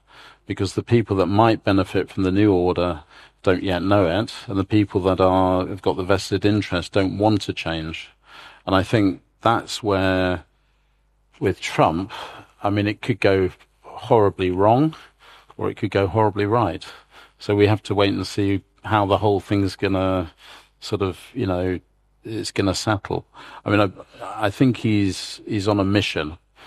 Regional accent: United Kingdom; We're British. We're not German or European. We do not belong in Europe.

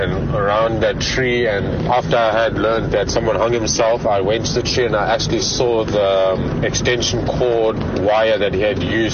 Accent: The Bluff, KwaZulu-Natal, South Africa; Gonna stay anonymous for this one, but I'm from the Bluff and I lived in a house

